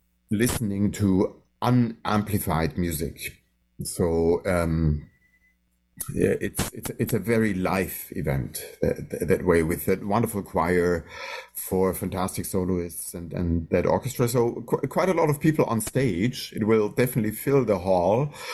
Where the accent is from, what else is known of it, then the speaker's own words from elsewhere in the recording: Munich, Bavaria, Germany; I was born in Munich, Germany, and grew up there as a very passionate keyboardist